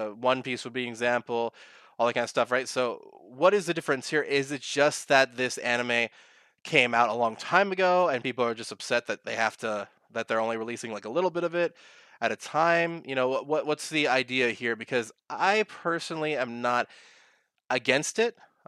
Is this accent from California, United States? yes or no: yes; California, United States; I was visiting my home in California, my hometown in California